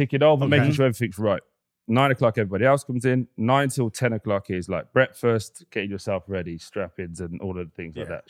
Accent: Birmingham, West Midlands, United Kingdom; I'm from a small place called Chelmsleywood in South Birmingham, but it was the biggest my actual estate was the biggest council estate in Europe.

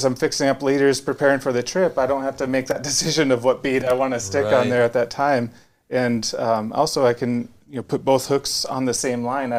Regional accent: Minnesota, United States; I grew up in Minnesota, so I don't have that awesome story that so many of us have

